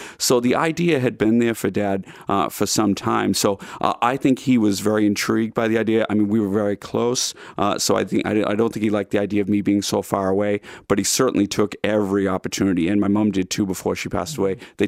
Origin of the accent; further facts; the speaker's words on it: Boston, Massachusetts, United States; as a Bostonian, we tend to be kind of parochial.